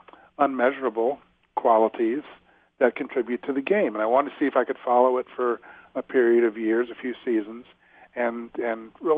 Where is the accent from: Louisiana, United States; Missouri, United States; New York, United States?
Missouri, United States; St. Louis; also born or lived in Kirksville; I grew up in St. Louis, and then when I was in high school, we moved to a small town in northern Missouri, Kirksville, and had a daily paper